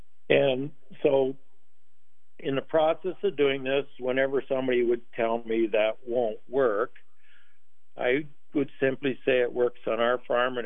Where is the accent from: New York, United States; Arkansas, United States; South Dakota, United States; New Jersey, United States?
South Dakota, United States; I'm from South Dakota.